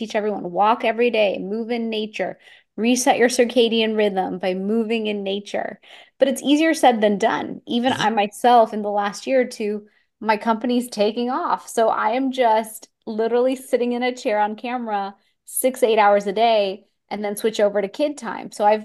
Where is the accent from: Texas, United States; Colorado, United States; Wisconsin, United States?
Texas, United States; Houston; also born or lived in Boston; I'm from Houston, Texas. I happen to live in South Florida, but I studied in college in Boston